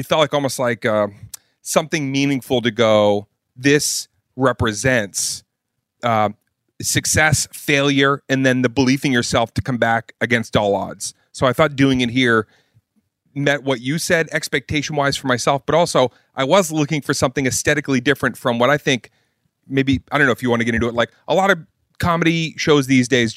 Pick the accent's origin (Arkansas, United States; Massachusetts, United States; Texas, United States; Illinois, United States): Massachusetts, United States; Boston; harken back to growing up in Boston where we would stand on the porch and you would talk shit with your neighbors.